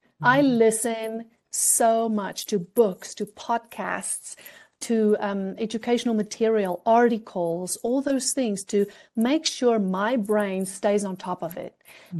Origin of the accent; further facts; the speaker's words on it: South Africa; now in United States; I'm thinking about me as originally a South African. By the way, yesterday I celebrated my 1 year of being a USA citizen